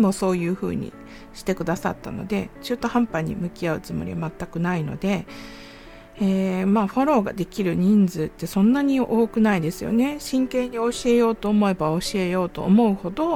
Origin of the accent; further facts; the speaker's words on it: Kansai, Japan; accent: Kansai dialect; 私ちょっと関西弁出てますけど